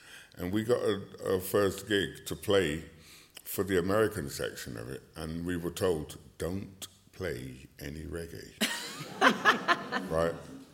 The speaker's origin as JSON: {"language": "English", "country": "Barbados", "said": "Right, and I'm from Barbados."}